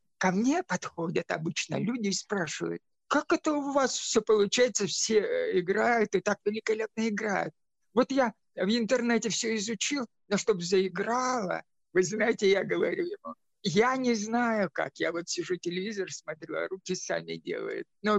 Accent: Siberia, Russia; born there; Я родился в Сибири, там, где Иртыш впадает в прекрасное местечко.

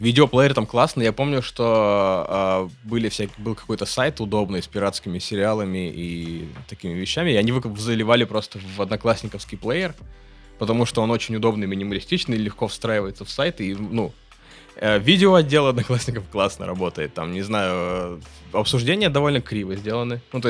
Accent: Kursk Oblast, Russia; я родом из Курской области, и я не могу ненавидеть этих людей, потому что я там первые 25 лет жизни прожил среди них

